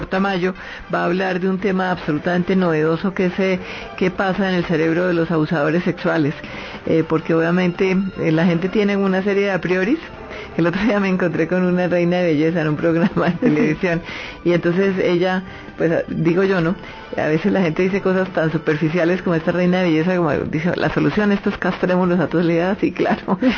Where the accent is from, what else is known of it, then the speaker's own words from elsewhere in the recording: Colombia; como somos los colombianos